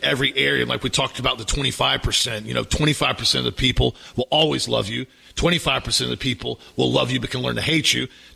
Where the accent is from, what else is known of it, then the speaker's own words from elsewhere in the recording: Florida, United States; We're from Florida.